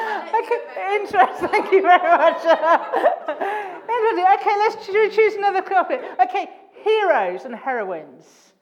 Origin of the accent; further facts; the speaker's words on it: United Kingdom; because we're British and we don't have much to celebrate